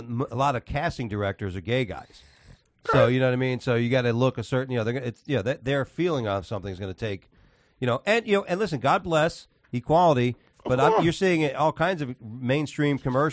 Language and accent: English; Miami Beach, Florida, United States; And I go, dude, I'm from South Beach.